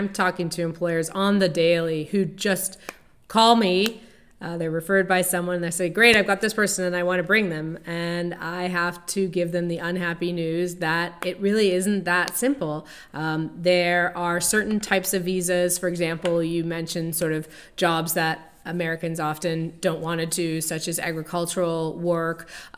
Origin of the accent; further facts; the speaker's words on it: Canada; now in United States; even though I'm from Canada, which is clearly not as big a jump as coming from, say, Asia